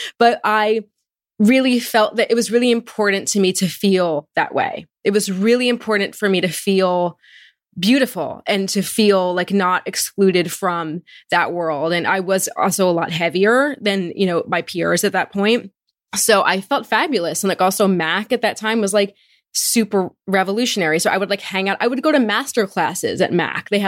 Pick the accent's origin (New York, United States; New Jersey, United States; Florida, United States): New Jersey, United States; Marlborough; I grew up in Marlborough, New Jersey. It's a suburban town in central Jersey.